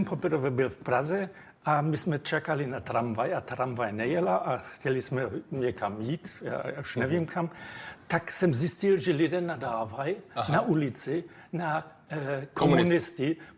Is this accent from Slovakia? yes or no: no; Germany; Czech is a second language; now in Czech Republic; Já jsem byl v západním Berlíně, ona ve východním Berlíně a přes ten jsem tam mohl na takový denní vízum jít jako západní Němec.